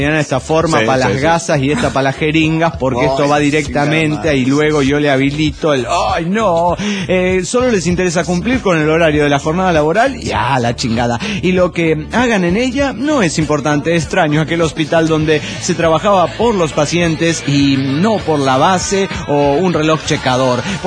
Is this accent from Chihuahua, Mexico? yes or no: no; Guadalajara, Jalisco, Mexico; de Guadalajara, Jalisco, México.